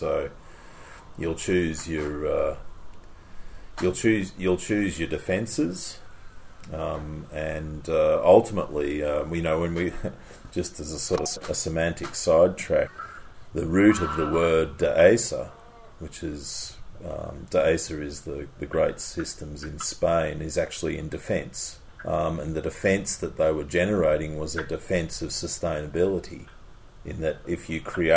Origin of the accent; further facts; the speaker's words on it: Bendigo, Victoria, Australia; I'm from Bendigo.